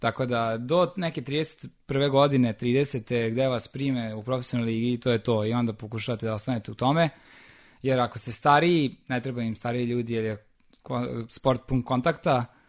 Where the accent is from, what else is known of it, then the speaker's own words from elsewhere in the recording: Novi Sad, Vojvodina, Serbia; Ja sam ponosni Novosađanin, odrastao sam u Novom Sadu i jako volim ovaj grad.